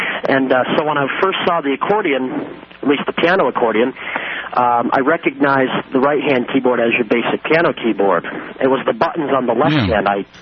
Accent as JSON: {"language": "English", "town": "Springfield", "region": "Vermont", "country": "United States", "tie": "born or raised there", "said": "I was born in Springfield, Vermont."}